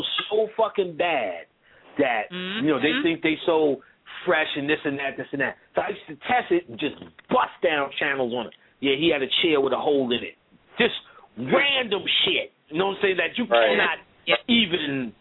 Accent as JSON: {"language": "English", "region": "New York", "country": "United States", "said": "I'm talking to her mom going, oh, yes, and yes, and I'm from New York, and yes."}